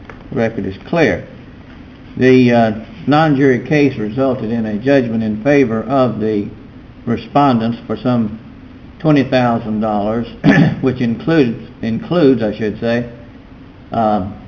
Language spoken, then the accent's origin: English; Beaumont, Texas, United States; I'm from Beaumont.